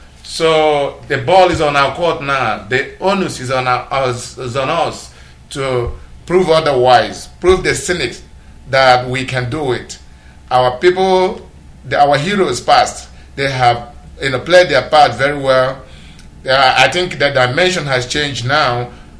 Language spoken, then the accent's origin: English; Amuriomanze, Imo, Nigeria; also born or lived in San Francisco Bay Area; now in Atlanta, United States; I'm from Amuriomanze in Isu local government area of Imo State. I live in Atlanta, recently moved from San Francisco Bay Area, having lived there for a couple of years now.